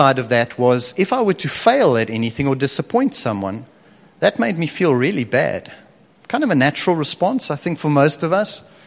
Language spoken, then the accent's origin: English; Stellenbosch, Western Cape, South Africa; And so I grew up in Stellenbosch, probably, you know, in the top 1%, 0.01% of the country in terms of privilege.